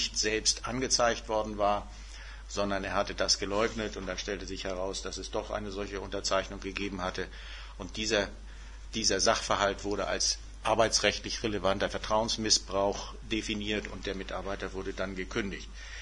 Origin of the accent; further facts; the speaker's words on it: West Germany, Germany; weil ich gesagt habe, ich will nicht als Wessi, der hierher kommt, gleich mich als Besserwessi betätigen